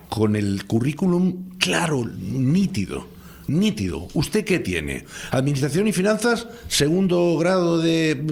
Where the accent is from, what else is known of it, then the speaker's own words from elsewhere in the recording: Canary Islands, Spain; como ciudadano canario y español